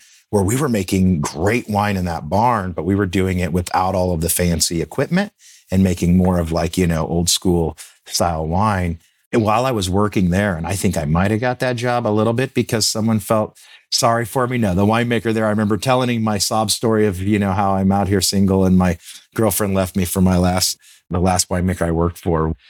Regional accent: Kokomo, Indiana, United States; Certainly, you know, born and raised in Kokomo, Indiana, of course.

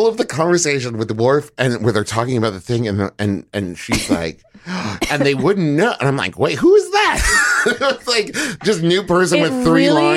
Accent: West Virginia, United States; born there; like when I was born in West Virginia and my accent until I was like 14 sounded like, hey, everybody, how's it going?

